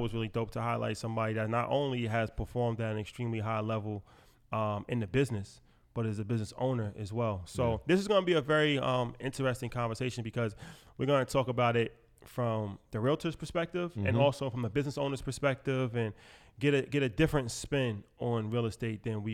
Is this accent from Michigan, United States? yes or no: no; New York, United States; like, you know, we're from New York and starting out like in business for me